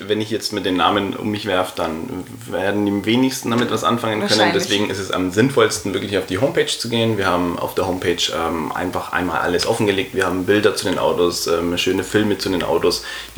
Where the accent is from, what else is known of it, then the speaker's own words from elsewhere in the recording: Nuremberg, Bavaria, Germany; bin aus Nürnberg